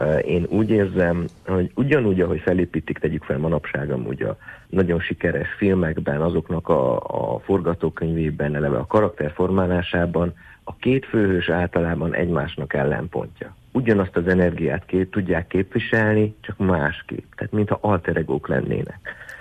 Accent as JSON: {"language": "Hungarian", "town": "Borzont", "region": "Harghita", "country": "Romania", "said": "az én falum, ahonnan származom, Borzont"}